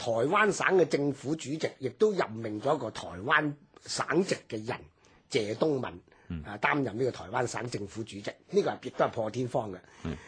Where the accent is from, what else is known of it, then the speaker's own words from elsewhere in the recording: Guangdong, China; 所以我哋廣東人咧都稱謝東敏叫做咧係廣東姑爺嘅